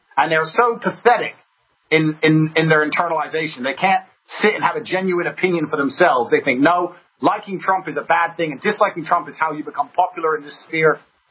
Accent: United States; I'm an American myself.

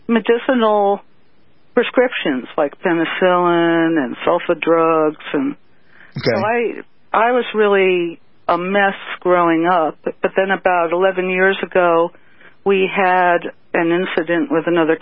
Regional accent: Connecticut, United States; I'm from Connecticut.

